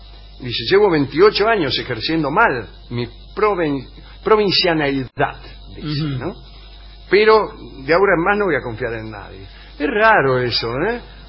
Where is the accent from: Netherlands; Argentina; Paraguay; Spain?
Argentina; Caseros, Buenos Aires Province; born there; especialmente los que nacimos en Caseros, no creemos en eso.